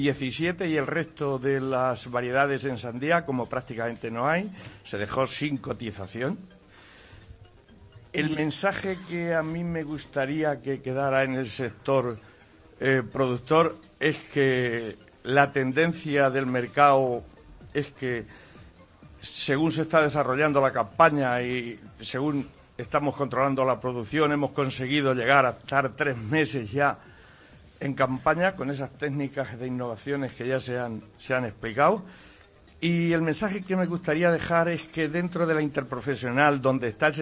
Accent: Castilla-La Mancha, Spain; como buenos manchegos somos un poco tercos

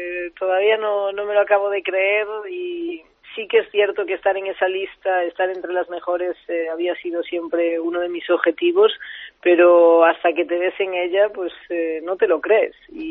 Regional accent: Galicia, Spain; como buena gallega no me cuesta hacer las maletas

